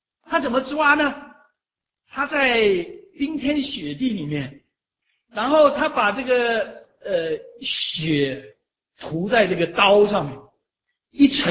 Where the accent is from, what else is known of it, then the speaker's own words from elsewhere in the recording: Taiwan; now in United States; 你看我从小是哈姆牛班长大，台湾学校有两种班，一种是升学班，一种是放牛班。